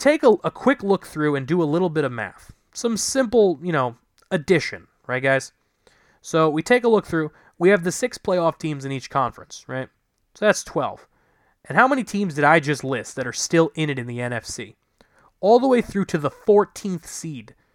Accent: New York, United States; And trust me, I know. As a New Yorker, we're always looking to blame someone.

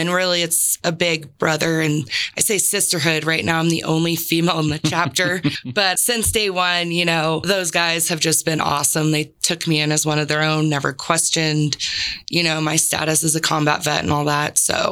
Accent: San Diego, California, United States; And, you know, I'm originally from San Diego. Like we don't just ride horses around.

